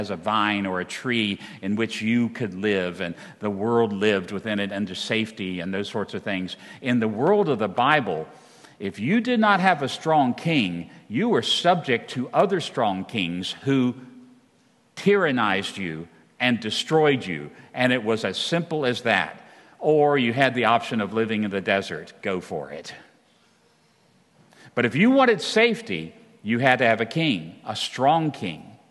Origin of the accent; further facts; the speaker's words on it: United States; I'm an American.